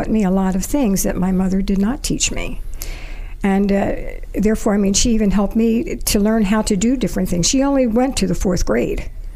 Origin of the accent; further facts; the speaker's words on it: Kensington, Pennsylvania, United States; Yes, I lived in Kensington when I was a little girl, and then where I was born, actually, in Jefferson Hospital.